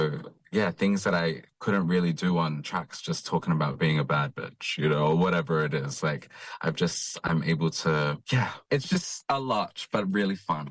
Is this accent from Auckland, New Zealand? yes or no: yes; Auckland, New Zealand; now in Sydney, Australia; being like a queer person of color, being a proud Māori person, you know. I'm from South Auckland, now Western Sydney.